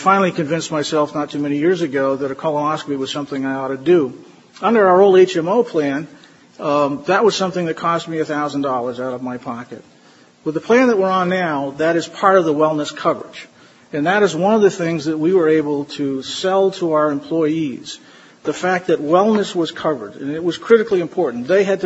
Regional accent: Maine, United States; moved away; and I'm a transplant from Maine, now living in Connecticut, go Huskies

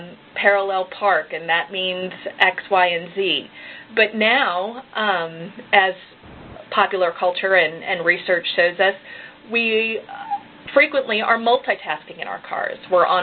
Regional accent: Midwest, United States; first language English; that I grew up in the Midwest, and that my primary language is English.

